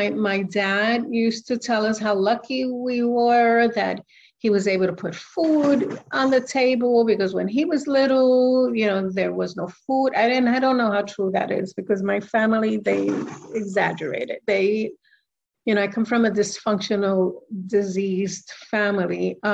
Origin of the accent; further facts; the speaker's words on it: New York City, New York, United States; Okay. So I come from New York City.